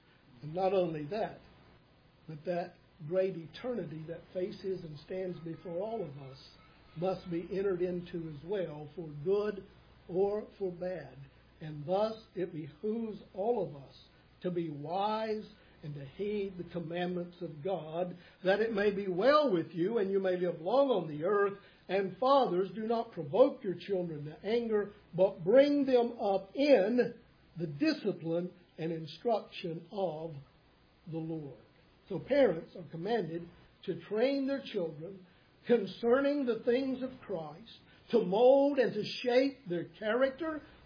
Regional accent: North Carolina, United States; I had gone down to preach a funeral in my hometown in North Carolina.

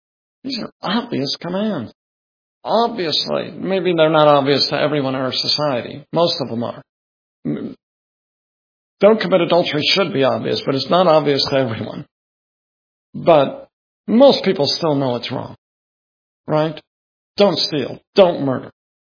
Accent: Oregon, United States; I grew up in Oregon, lots of rivers and beautiful rivers.

